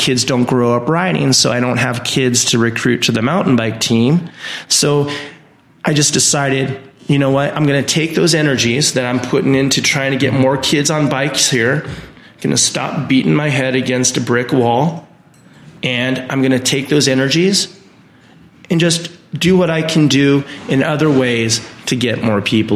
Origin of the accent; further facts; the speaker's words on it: Buellton, California, United States; Well, I grew up right here in the San Ynez Valley over in Buellton at 450 Central Avenue. I attended Haneda Elementary School and the San Ynez Valley High School.